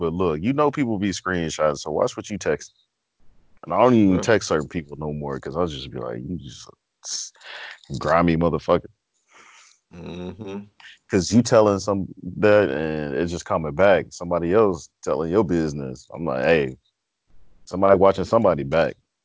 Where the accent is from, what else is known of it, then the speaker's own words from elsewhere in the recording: Liberty City, Florida, United States; I'm from Liberty City. I'm a hero out here, man.